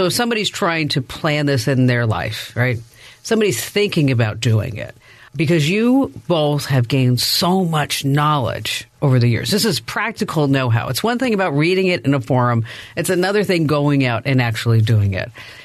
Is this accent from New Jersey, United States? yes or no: yes; New Jersey, United States; I grew up in New Jersey where you went to the basement